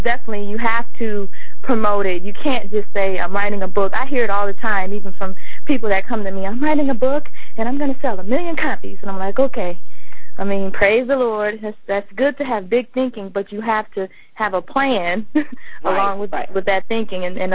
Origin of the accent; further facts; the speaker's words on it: Detroit, Michigan, United States; because I'm from Detroit, so all of them out of state